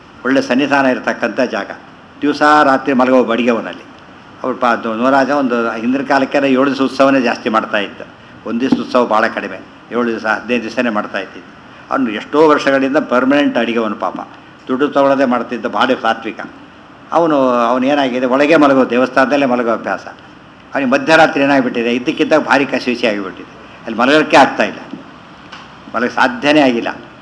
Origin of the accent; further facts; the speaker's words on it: Chikkerahalli, Karnataka, India; ಅದು ಊರು ನಡೆದಿದ್ದು ಚಿಕ್ಕೇರಳ್ಳಿ ಅಂತ ನಮ್ಮೂರು, ನಮ್ಮ ತಾಯಿ ತವ್ರ ಮನೆ ಅಲ್ಲಿ ಮೋಹನದಾಸ ಪ್ರತಿಷ್ಠಾಪನೆ ಮಾಡಿದ ಪ್ರಾಣದೇವರು ಇರ್ತಾರೆ.